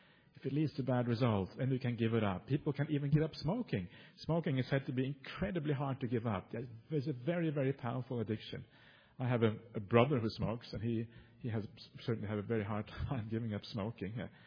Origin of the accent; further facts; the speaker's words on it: Norway; English is a second language; I'm from Norway. In Norway, people are very direct.